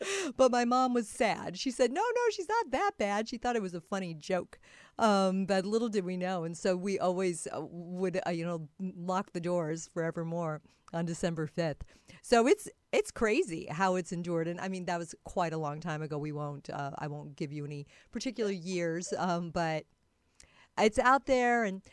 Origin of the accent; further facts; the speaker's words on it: Austria; because I grew up in Austria